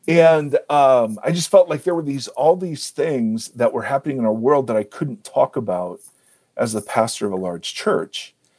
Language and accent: English; Ohio, United States; Yeah, I grew up in Ohio.